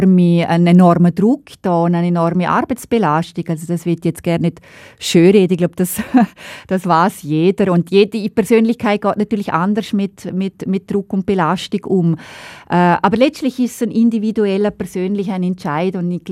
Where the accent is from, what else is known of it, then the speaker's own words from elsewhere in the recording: Liechtenstein; meine Heimat.